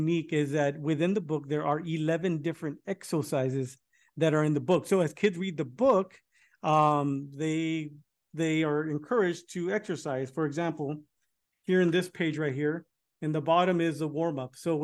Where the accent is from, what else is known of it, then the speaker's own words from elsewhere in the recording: Mission, Texas, United States; So I am from Mission, Texas, where for the 6th year in a row, together with our sister cities of McAllen, Texas and Edinburgh, Texas